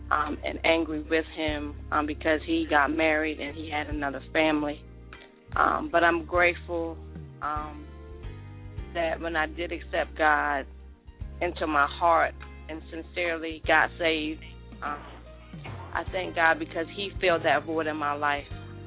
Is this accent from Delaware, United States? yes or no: yes; Delaware, United States; I'm from Delaware, and that's where all of my family's from. And when I made the step to move to Georgia, he did start to call more.